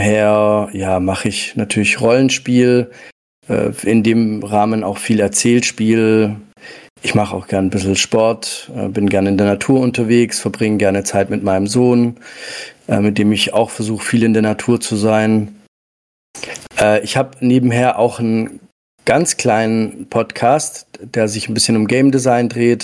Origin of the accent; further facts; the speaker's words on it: Southern Germany, Germany; also born or lived in Italy; tatsächlich bin ich in Italien geboren. Die ersten Lebensjahre habe ich dort verbracht. Dann sind wir weiter in den Süden Deutschlands sozusagen. Also ich bin ein klassisches Gastarbeiterkind. Habe dann im Endeffekt hier auch in Deutschland vom Kindergarten bis zum Studium alles durchbesucht.